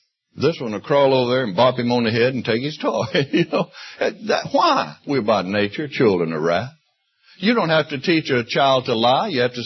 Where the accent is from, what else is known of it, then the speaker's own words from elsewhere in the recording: Mississippi, United States; now in Canada; And I was born and raised in Mississippi, not that far from here, probably closer to Mississippi from here than it is to Canada, where I live